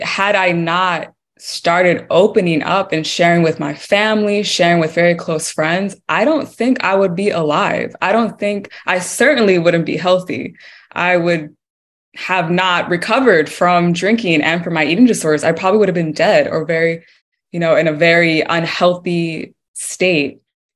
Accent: United States; So I grew up born and raised in the States.

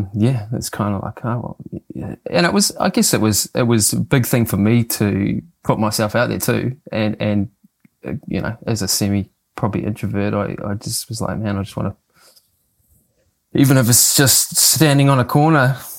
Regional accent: Mangakino, Waikato, New Zealand; also born or lived in Whangarei; I was born in Whangarei, and then I spent a lot of my years down in a little place called Mangakino or Whakamaru, which is obviously close to Taupō and Tokoro. So I spent till about I was 12 living there.

